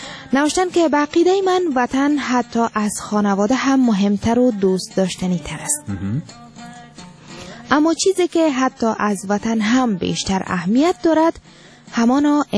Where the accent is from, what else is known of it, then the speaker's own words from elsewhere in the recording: Afghanistan; ما افغان هستیم،